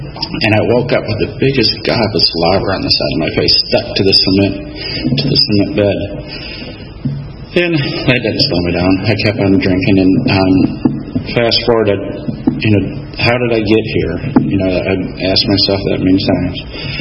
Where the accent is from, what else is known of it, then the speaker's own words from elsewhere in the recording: Michigan, United States; So I was up in Michigan. I grew up in Michigan.